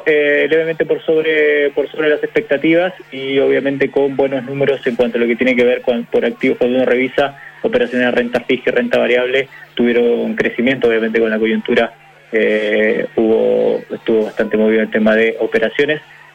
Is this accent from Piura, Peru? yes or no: no; Lima, Peru; accent: hybrid; Yo soy de Lima. Soy peruano, solo que mi acento está híbrido ya, ocho años viviendo acá.